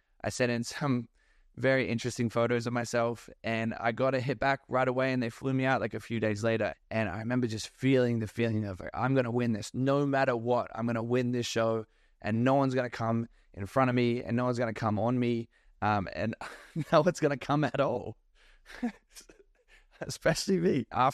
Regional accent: Queensland, Australia; Growing up in Australia, I was a bad boy and I did some bad things.

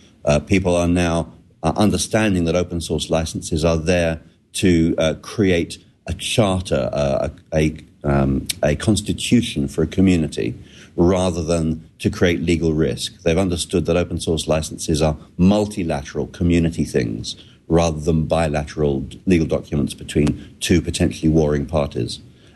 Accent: England, United Kingdom; You can hear that I'm English and I live in England.

